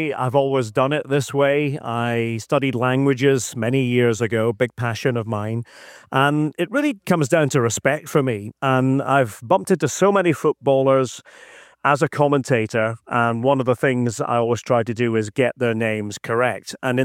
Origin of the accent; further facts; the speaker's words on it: Scotland, United Kingdom; when I was working in Scotland, and I'm from Scotland originally, a few years ago